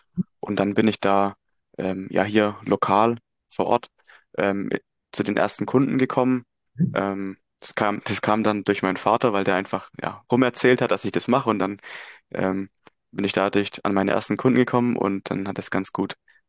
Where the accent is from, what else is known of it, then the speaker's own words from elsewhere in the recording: Möckmühl, Baden-Württemberg, Germany; ich bin 22 Jahre alt, komme aus Mückmühl, das ist in der Nähe von Heilbronn.